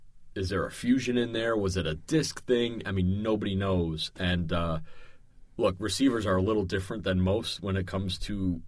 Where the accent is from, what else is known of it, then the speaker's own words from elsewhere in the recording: Chicago, Illinois, United States; I mean, he's from my hometown. Oh, is that right? South side of Chicago.